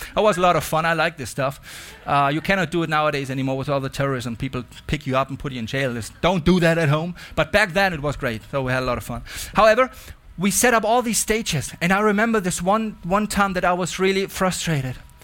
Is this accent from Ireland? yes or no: no; Germany; English is a second language; I come from Germany and I was part of a youth movement called the Jesus Freaks.